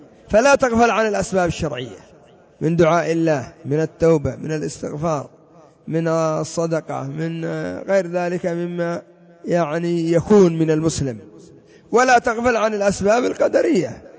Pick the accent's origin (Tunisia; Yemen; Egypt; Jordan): Yemen; يا أخي، قد زرنا عدة دول ما عندهم هذا البناء الذي عندنا في اليمن